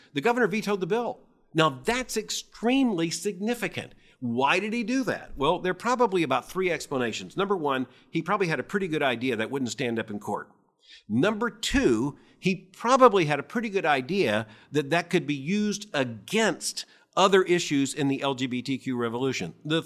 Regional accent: United States; But as an American, I recognize the very same trajectory is taking place in the United States.

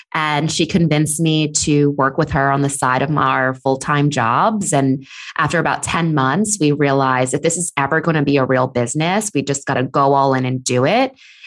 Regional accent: New York, United States; And then I moved back to New York. I'm originally from New York. I moved back in 2011.

